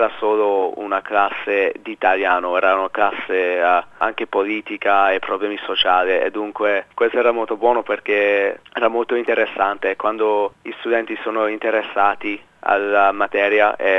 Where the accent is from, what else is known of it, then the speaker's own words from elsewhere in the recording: Sydney, New South Wales, Australia; also born or lived in Melbourne; Sì, sono nato a Melbourne. Sono venuto a Sydney quando avevo solo 3 anni.